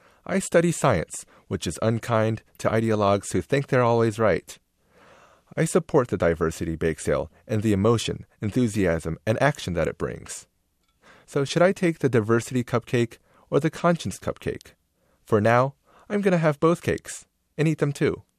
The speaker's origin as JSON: {"language": "English", "region": "Alabama", "country": "United States", "tie": "born there", "said": "I was born in Alabama. Doesn't that make me more American than most Americans?"}